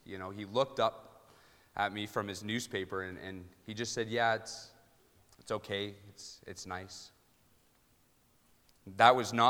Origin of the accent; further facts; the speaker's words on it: Ontario, Canada; and, you know, I'm from Ontario, and I know we like to fight and say that there are mountains in Ontario.